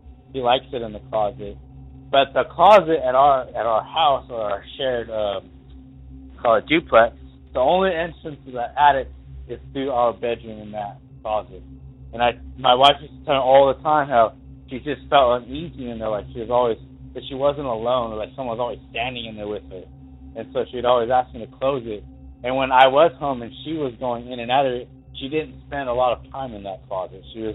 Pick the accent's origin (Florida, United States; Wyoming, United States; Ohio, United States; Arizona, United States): Wyoming, United States; Douglas; but I'm from Douglas, Wyoming, originally.